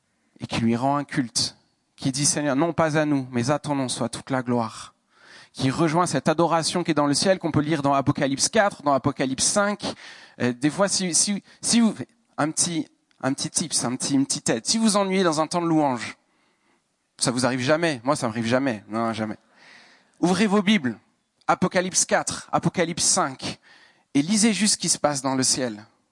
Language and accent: French; Paris, Île-de-France, France; j'ai grandi donc à Paris